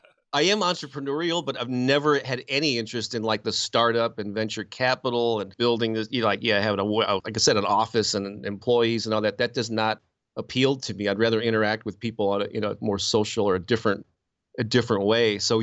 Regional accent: St. Louis, Missouri, United States; I published a music newspaper locally in my hometown of St. Louis years ago.

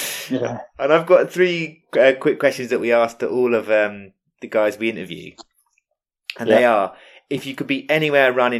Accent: South West England, United Kingdom; I'm from Dorset, so I can say what I like.

